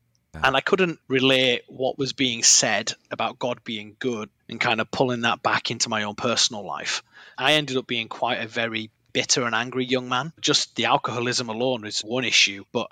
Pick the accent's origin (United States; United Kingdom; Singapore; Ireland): United Kingdom; Keighley, Yorkshire and the Humber; So I grew up in a council estate, which is kind of like a really poor area of Keighley, which is like a town just outside of the city of Bradford in the UK.